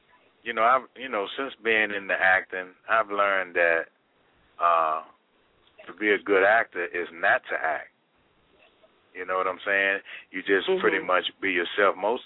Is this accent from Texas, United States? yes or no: no; Washington, District of Columbia, United States; Yeah, well, I grew up in Washington, D.C., Northeast D.C. I don't have any siblings.